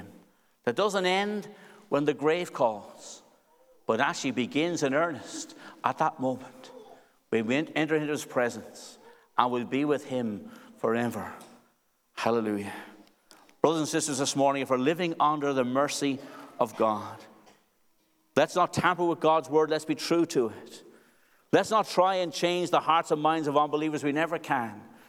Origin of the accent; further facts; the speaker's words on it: Dublin, Leinster, Ireland; also born or lived in Cork, Ireland; now in Northern Ireland, United Kingdom; I'm from Dublin originally. The accident may have given that away. My wife's from Belfast. We've got four children, three adult children now. And we live in Marilyn, the metropolis of Marilyn, somewhere between Lurgan and Moira.